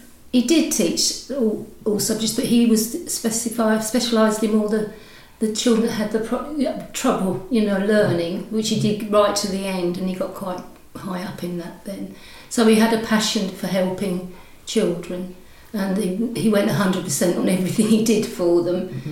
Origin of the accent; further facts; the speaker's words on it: Maldon, East of England, United Kingdom; So I grew up in Maldon, went and did all the things, same as you did, really.